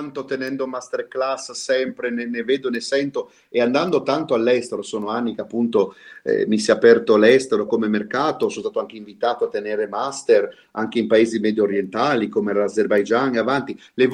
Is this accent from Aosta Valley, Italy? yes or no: yes; Aosta Valley, Italy; perché per me da valdostano la mia seconda lingua è il francese